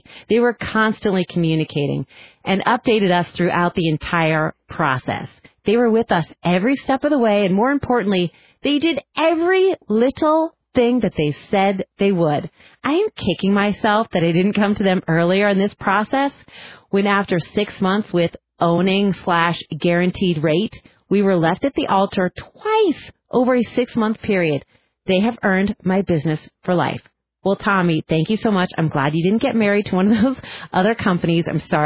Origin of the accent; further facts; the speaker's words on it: San Francisco, California, United States; He's out in my hometown where I grew up, San Francisco.